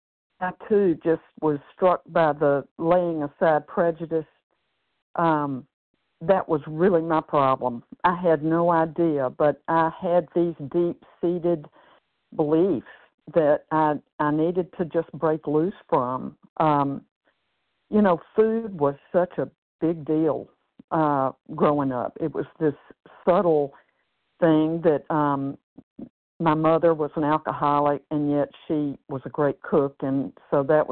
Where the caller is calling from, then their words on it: Tennessee, United States; I'm calling from Tennessee this morning